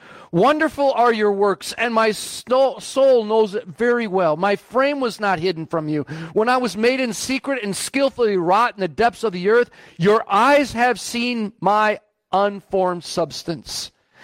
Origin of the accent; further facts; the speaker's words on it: Rochester, United States; We grew up in Rochester, drove all the way there to Grandma and Grandpa's house, pulled in the driveway, pitch black.